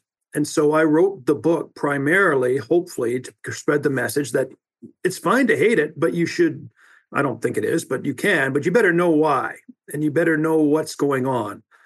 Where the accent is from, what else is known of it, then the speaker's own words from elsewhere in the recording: Cochrane, Alberta, Canada; I grew up in Cochrane, Alberta. A little outside of Calgary, and oil was literally everywhere.